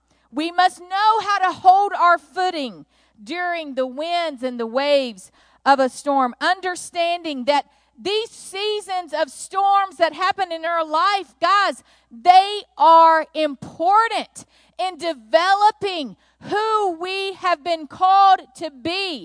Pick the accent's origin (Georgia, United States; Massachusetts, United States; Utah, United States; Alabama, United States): Alabama, United States; this is about 2 hours from where I grew up in South Alabama.